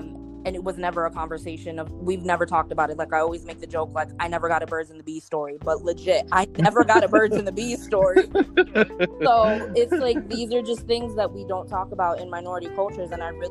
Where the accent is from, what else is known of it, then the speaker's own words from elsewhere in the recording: New Jersey, United States; now in Florida, United States; Okay, so I'm originally from Jersey. I am Boricua as well.